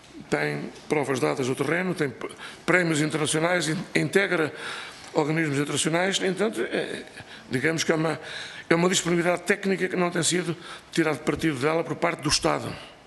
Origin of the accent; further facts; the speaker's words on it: Viana do Castelo, Portugal; born there; algures para as bandas da minha terra, onde eu não vivo, mas onde nasci, que é a Viana do Castelo.